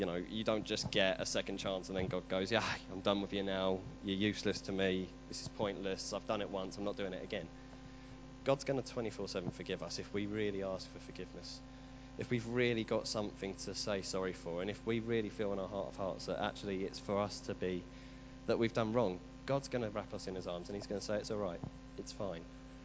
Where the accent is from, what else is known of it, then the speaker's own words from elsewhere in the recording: Chelmsford, East of England, United Kingdom; And then I'm also originally from Essex. I come from a town called Chelmsford.